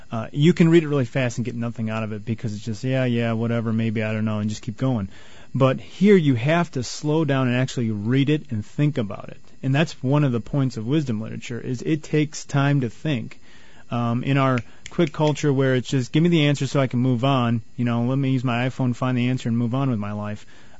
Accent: Wisconsin, United States; Well, I'm from Wisconsin, so I see a lot of flies bow down to...

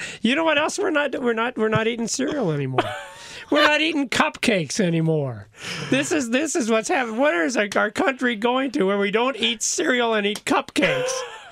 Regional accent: United States; There are so many things that I grew up with that were part of being an American.

